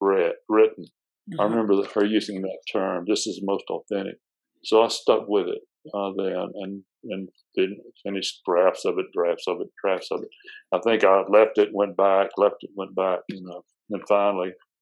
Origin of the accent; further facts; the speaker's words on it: Tuscaloosa, Alabama, United States; when I grew up in the Tuscaloosa in the Deep South in the 50s and 60s